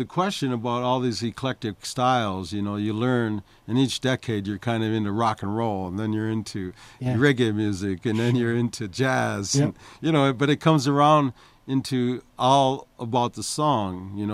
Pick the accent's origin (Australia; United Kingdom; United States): United States; Minnesota; moved away; growing up on the Iron Range, there wasn't much support for original music, you know, and I knew Boulder was a good town, so I went to school there